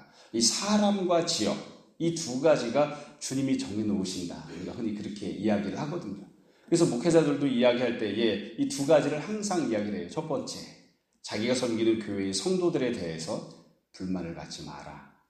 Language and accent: Korean; Seoul, South Korea; also born or lived in Daegu; 태어난 건 대구지만 태어나서 한 살 되기 전에 서울로 올라와서 본 적도 서울로 돼 있고